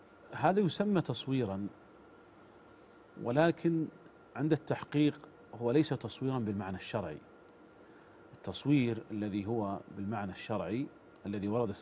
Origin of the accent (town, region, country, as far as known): Saudi Arabia